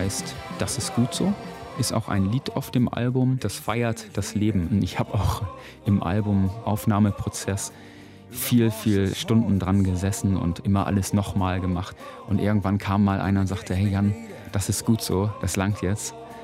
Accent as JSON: {"language": "German", "town": "Sürup", "region": "Schleswig-Holstein", "country": "Germany", "said": "Ich komme aus Flensburg, genauer gesagt aus Sürup. Das ist 20 Kilometer von Flensburg entfernt, ein kleines Dorf. Da lebe ich seit 41 Jahren direkt am Wasser."}